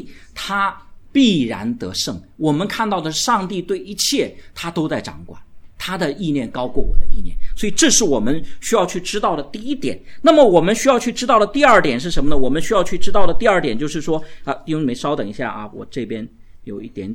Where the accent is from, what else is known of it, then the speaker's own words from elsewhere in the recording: China; 我是中国人，